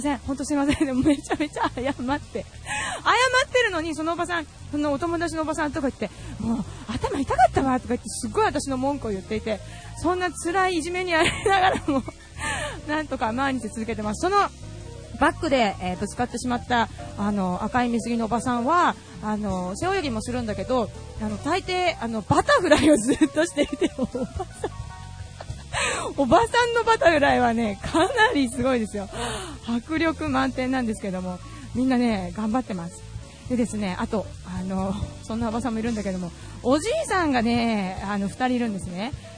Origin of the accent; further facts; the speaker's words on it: Chiba, Japan; うちの実家、千葉なんですけど、千葉の私の実家に2年ぐらい